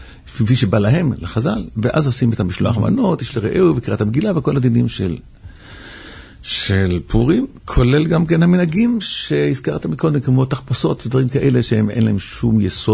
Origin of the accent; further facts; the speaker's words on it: Switzerland; moved away; אבל אני זוכר, בתור ילד קטן בשוויץ, שהיה פסנחט